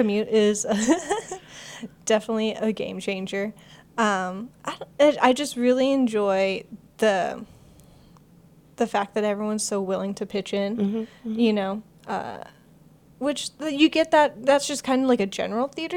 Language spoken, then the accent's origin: English; Los Angeles, California, United States; I am, yeah. I'm originally from Los Angeles.